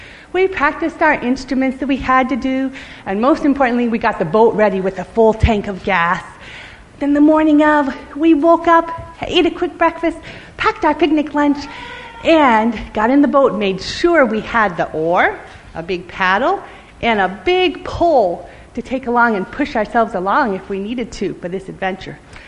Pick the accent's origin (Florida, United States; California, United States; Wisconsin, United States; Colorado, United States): Florida, United States; I grew up in Florida on a river or next to a river